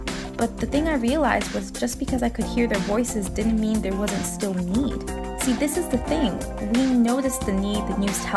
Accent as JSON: {"language": "English", "country": "Puerto Rico", "said": "I'm originally from Puerto Rico. I love where I'm from, and I try to stay connected to my home."}